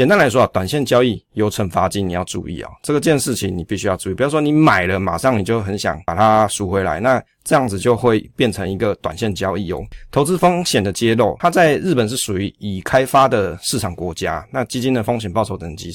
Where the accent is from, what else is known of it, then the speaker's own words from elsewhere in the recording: Taiwan; 海外国家的一些政经情况，我们其实台湾人没有那么熟悉嘛。我们台湾人比较熟悉的是什么？